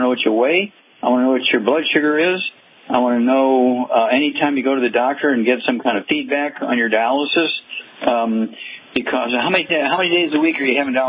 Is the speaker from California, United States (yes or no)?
yes; California, United States; I'm from California. I can, I can speak Espanol.